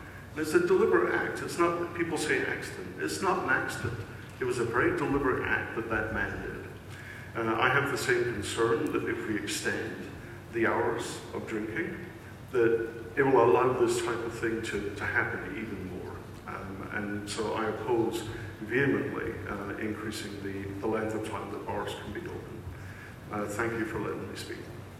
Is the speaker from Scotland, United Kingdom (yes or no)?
yes; Scotland, United Kingdom; We have family, I'm from Scotland, we have family all over the world.